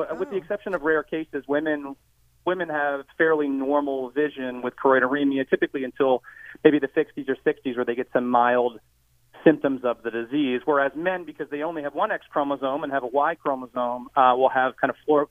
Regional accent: Wilmington, Delaware, United States; So I'm from Wilmington, Delaware.

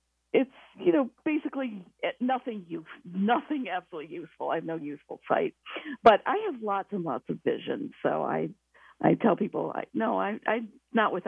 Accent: Michigan, United States; I grew up in Michigan, and not that that really has much to do with much, except I tend to like colder weather.

